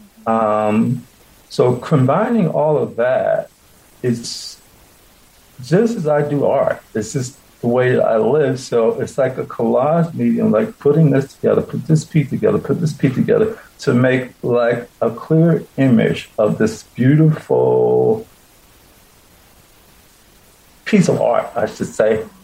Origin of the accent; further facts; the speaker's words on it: Pennsylvania, United States; I grew up in Bartram Village. In the 70s, we moved there. And we lived on Bartram Drive.